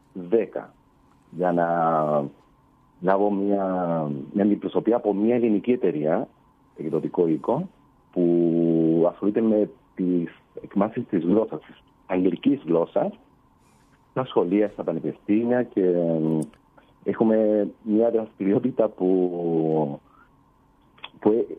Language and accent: Greek; Chile; also born or lived in Greece; Εντάξει, εγώ είμαι τρίτης γενιάς ελληνοχιλιανός. Γεννήθηκα στην Χιλή, μεγάλωσα εδώ στην Χιλή.